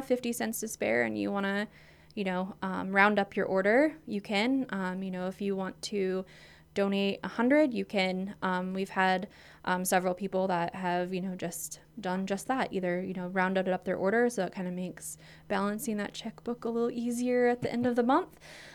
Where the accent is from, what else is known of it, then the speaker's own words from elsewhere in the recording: Pacific Junction, Iowa, United States; Yes, I am originally from Pacific Junction. I grew up there. I still have a lot of family in the area